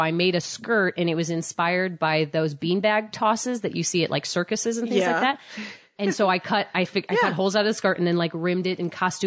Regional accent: St. Louis, Missouri, United States; Because I'm from St. Louis.

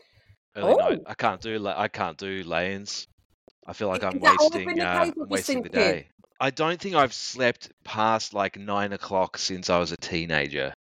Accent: Australia; And I know I'm Australian and biased, but like, I think everyone agrees.

